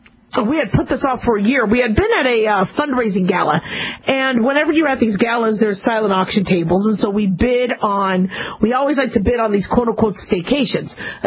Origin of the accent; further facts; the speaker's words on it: Las Vegas, Nevada, United States; Vegas is my hometown.